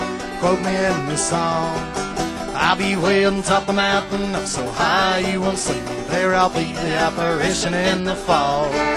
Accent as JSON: {"language": "English", "region": "Texas", "country": "United States", "said": "We're from Texas. We are so happy to be here, man."}